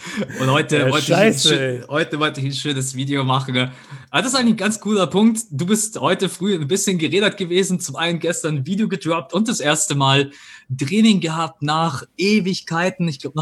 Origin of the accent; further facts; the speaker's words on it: Bavaria, Germany; Bei uns in Bayern heißt es Faschingsferien